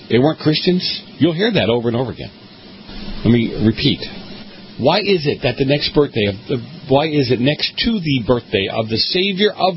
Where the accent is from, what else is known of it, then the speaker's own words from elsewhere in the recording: Boston, Massachusetts, United States; I don't know how you do it. I'm from Boston. I don't know how you do that.